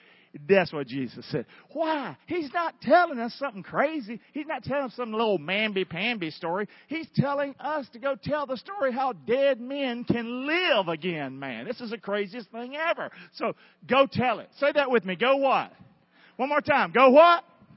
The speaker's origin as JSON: {"language": "English", "town": "Rockingham", "region": "North Carolina", "country": "United States", "said": "I'm from Rockingham. Don't ever forget that."}